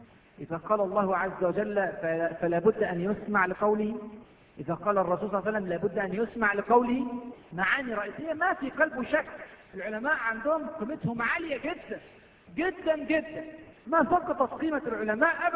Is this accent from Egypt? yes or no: yes; Egypt; في ناس كتير ما يعرفوش عندنا في مصر